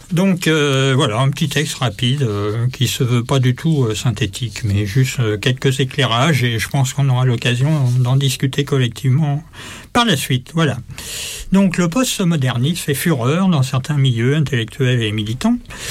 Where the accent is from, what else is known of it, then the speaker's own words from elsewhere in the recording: Nouvelle-Aquitaine, France; voire creusois, je suis originaire de la Creuse